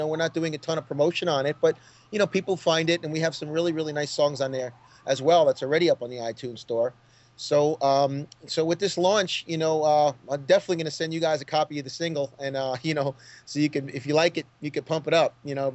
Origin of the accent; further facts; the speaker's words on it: New York City, New York, United States; born there; also born or lived in Miami; Well, I was born in the Bronx.